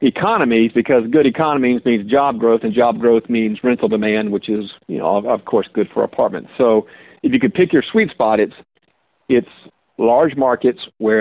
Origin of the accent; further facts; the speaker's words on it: Houston, Texas, United States; even, you know, here in my hometown of Houston, great cash flowing properties.